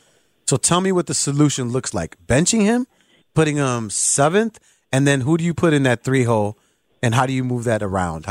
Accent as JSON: {"language": "English", "town": "Chicago", "region": "Illinois", "country": "United States", "said": "We're all from Chicago."}